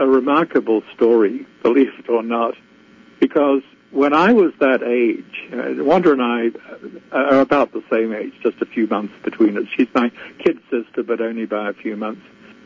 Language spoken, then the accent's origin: English; Australia; I'm Australian, we can all swim.